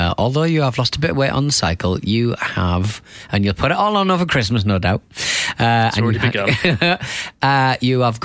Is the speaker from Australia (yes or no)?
no; Hartlepool, North East England, United Kingdom; I went to my hometown of Hartlepool.